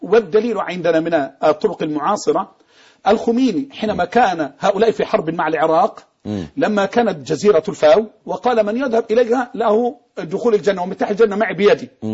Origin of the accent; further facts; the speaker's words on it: Egypt; بعض الطوائف عندنا في مصر